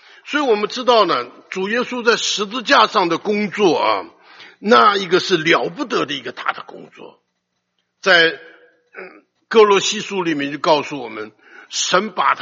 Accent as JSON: {"language": "Chinese", "country": "China", "said": "我记得我们读初中的时候，读中学的时候，我们中国人才4万5千万，对不对？"}